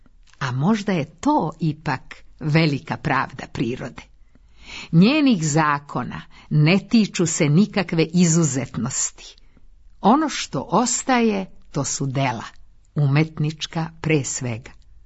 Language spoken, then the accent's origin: Serbian; Brankovina, Šumadija and Western Serbia, Serbia; što sam rođena u ustaničkom kraju, što sam rasla u Brankovini Zavičaju Nenadovića